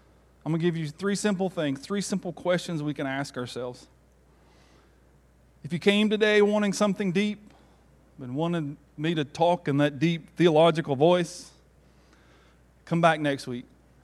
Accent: Tennessee, United States; I'm a Georgia fan since I was little, and I grew up in Tennessee.

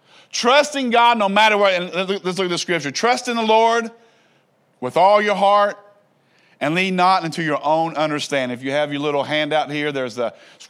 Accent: Kentucky, United States; from Kentucky.

